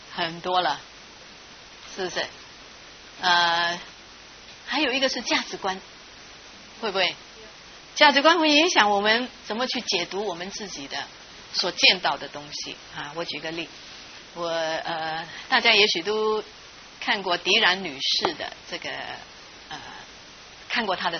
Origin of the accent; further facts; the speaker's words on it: China; 那这个老外哈、啊，我们中国人总是叫别人是外面的，外面的啊。